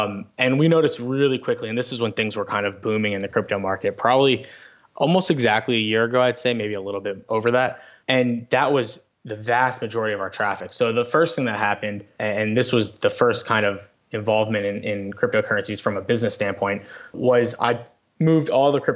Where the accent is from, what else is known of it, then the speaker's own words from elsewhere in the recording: Florida, United States; I grew up in South Florida.